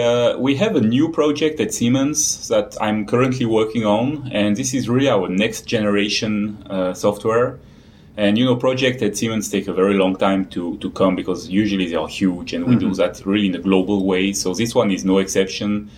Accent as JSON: {"language": "English", "region": "Vaud", "country": "Switzerland", "tie": "born or raised there", "said": "the technical university, the guy was mentioning this EPFL, mm-hmm. is basically in my hometown"}